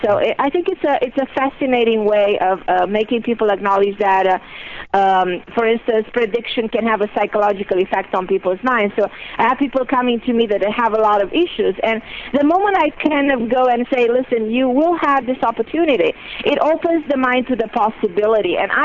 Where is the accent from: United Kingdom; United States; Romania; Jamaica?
Romania; born there; English is a second language; I was born in Romania and preserves the Latin language more than any other language.